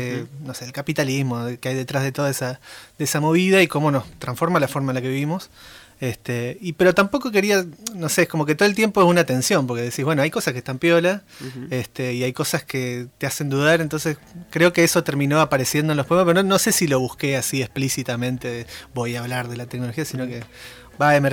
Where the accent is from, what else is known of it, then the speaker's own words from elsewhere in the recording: Sastre, Santa Fe, Argentina; yo nací en Santa Fe, pero me crié en un pueblito que se llama Sastre